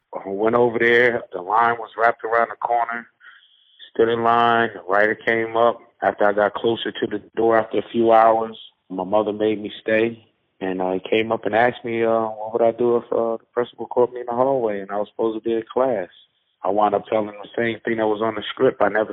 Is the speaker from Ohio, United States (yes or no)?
no; Newark, New Jersey, United States; I'm from Newark, New Jersey.